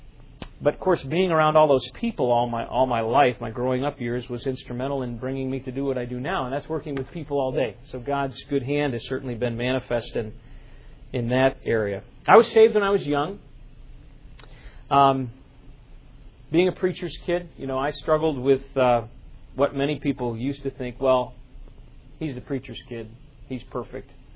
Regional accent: Chicago, Illinois, United States; All of me and my siblings, we were all born in Chicago. And so Chicago was our home. Growing up in Chicago was really a wonderful experience.

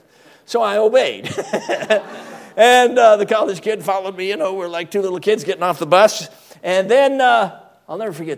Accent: United States; I'm an American, so I had dollars in my pocket, but I needed British sterling.

